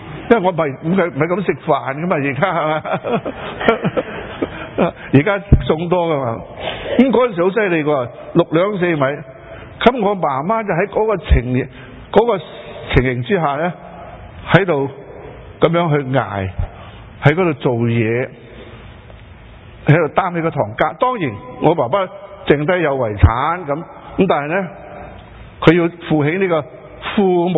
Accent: China; 在古时呢，我们中国人一直到今天都是的，一家之主搵食

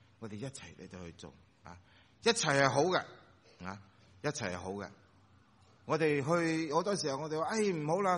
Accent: China; 开心走埋一齐嘅时候，我哋中国人多数都食嘢啦

